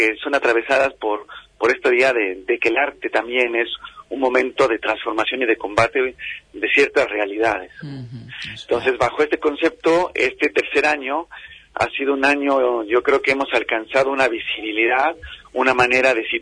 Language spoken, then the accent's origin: Spanish; Mexico; soy mexicano